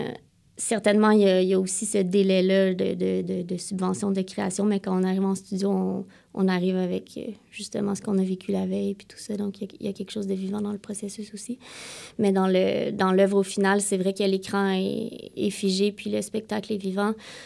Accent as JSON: {"language": "French", "town": "Montreal", "region": "Quebec", "country": "Canada", "said": "Donc, premièrement, comme vous l'entendez, je viens de Montréal, du Québec."}